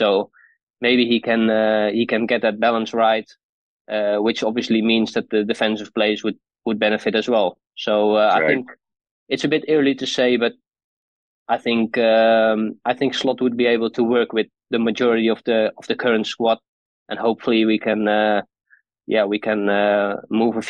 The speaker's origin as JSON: {"language": "English", "country": "Netherlands", "said": "especially as a Dutch guy, there will be some more attention for LFC from my home country"}